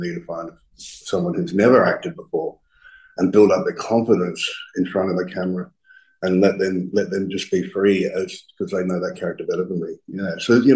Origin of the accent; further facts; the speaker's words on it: Central Australia, Australia; I'm from Central Australia.